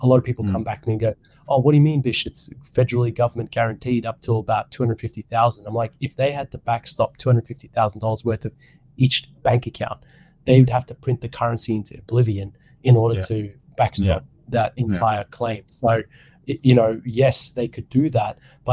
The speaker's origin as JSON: {"language": "English", "country": "Australia", "tie": "born or raised there", "said": "I come from a Lebanese family. I was born and raised here in Australia. Fortunately enough, it's a beautiful country to be brought up in."}